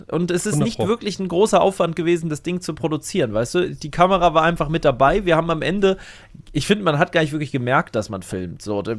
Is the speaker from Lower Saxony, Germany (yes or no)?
yes; Lower Saxony, Germany; in meiner alten Heimat im Wendland.